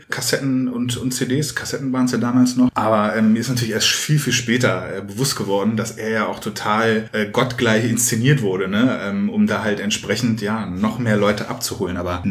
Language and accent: German; Berlin, Germany; Ja, ich bin Berliner Musiker, neben meinem Hauptberuf in der Veranstaltungswirtschaft